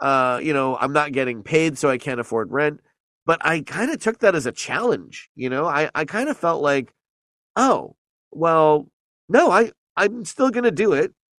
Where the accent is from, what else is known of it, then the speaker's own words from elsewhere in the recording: Canada; accent: Canadian; I've lost my Canadian accent. It's been years, eh? But every time I go back to visit, I suddenly go back into that twang.